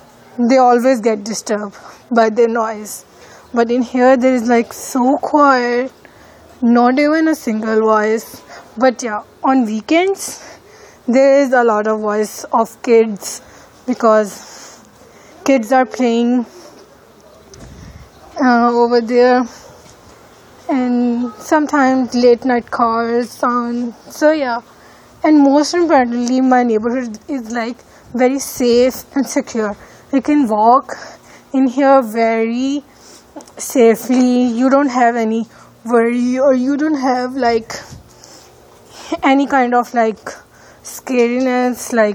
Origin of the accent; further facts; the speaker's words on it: Pakistan; English is a second language; now in United States; I came here from Pakistan and I have been here in USA since like 5 years.